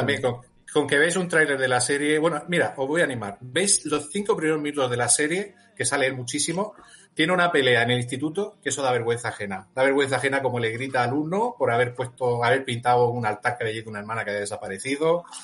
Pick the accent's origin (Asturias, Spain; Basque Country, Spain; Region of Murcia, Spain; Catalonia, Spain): Region of Murcia, Spain; y yo que soy murciano, entiendo a casi todo el mundo